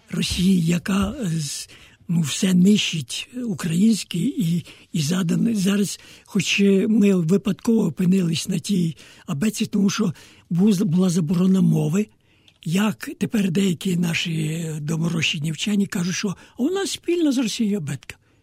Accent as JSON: {"language": "Ukrainian", "region": "Kyiv", "country": "Ukraine", "said": "я з Києва"}